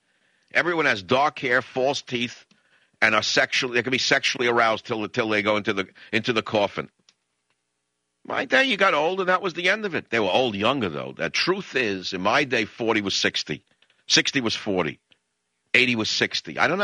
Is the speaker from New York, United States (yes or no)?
yes; New York, United States; So I came from New York, and my mother would try to make fried chicken.